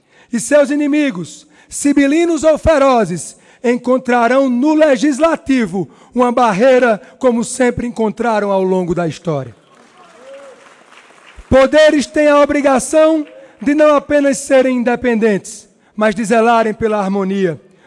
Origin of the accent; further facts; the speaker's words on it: Patos, Paraíba, Brazil; venho da minha amada Paraíba e a minha amada Patos. A minha terra é o meu barro.